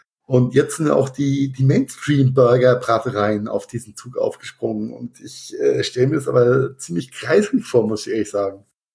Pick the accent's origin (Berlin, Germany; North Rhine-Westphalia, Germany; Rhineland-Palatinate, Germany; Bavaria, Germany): Rhineland-Palatinate, Germany; wie es bei uns in Rheinhessen heißt, einfach einen Spundkäse